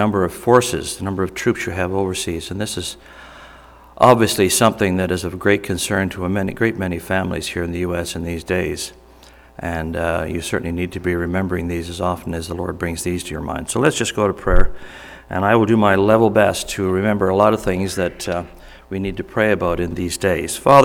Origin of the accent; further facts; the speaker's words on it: Canada; we're from Canada.